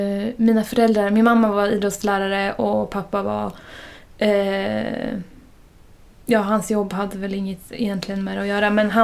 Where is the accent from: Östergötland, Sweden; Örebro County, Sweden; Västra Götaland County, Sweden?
Örebro County, Sweden; Örebro